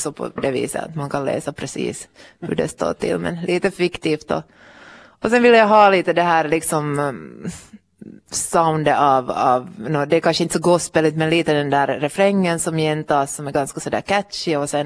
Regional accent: Vaasa, Ostrobothnia, Finland; Jo, Vasa är min hemstad på något vis.

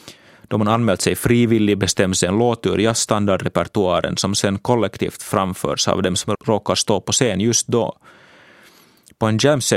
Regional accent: Finland; hemma i Finland

